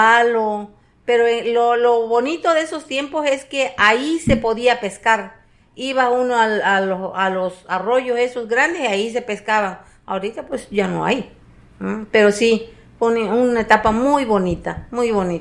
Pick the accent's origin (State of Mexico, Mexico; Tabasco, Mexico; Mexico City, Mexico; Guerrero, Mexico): Tabasco, Mexico; Tenosique; La de Tabasco sí, porque pues ahí crecí, yo crecí en Tenosique, ahí nací y ahí terminé de crecer.